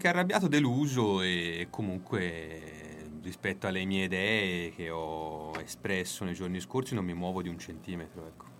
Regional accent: Siena, Tuscany, Italy; io sono un senese, sono nato sulle Lastre, ho vissuto a Siena, appunto, non solo ci sono nato a Siena, ma la sento

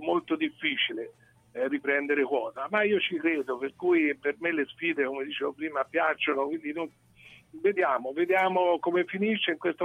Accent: Siena, Tuscany, Italy; principalmente come cittadino, come senese, bisogna in qualche modo svegliarsi da questo letargo.

